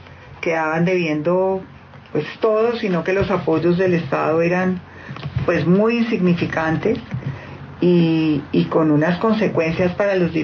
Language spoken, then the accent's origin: Spanish; Valle del Cauca, Colombia; Y para mí que somos vallecaucanas, pues esos paisajes de la caña de azúcar ahí son maravillosos.